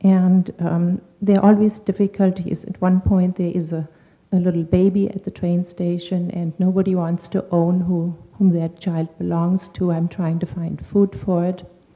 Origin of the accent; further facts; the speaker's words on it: Germany; they're taking me back, most of them either to the railroad station of my hometown in Germany